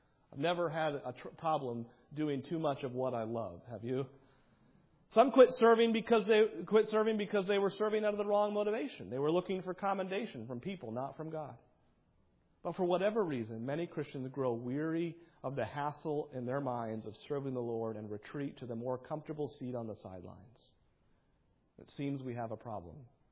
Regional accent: New England, United States; now in Florida, United States; We don't do this as much in Florida, but where I grew up in New England, and I know others grew up in some colder weather states, we heated our house with a wood stove.

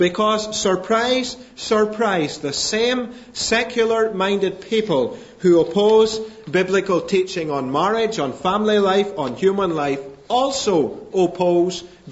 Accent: Scotland, United Kingdom; born there; now in Northern Ireland, United Kingdom; I'm a Scotsman by birth, but I love living in Northern Ireland

